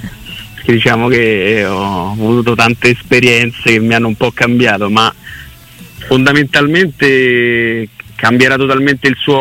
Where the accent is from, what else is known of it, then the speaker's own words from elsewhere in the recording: Rome, Lazio, Italy; io sono originario, diciamo, i miei genitori, io sono nato e cresciuto a Roma. Però i miei genitori sono di Gradoli, che sta sul lago di Bolsena.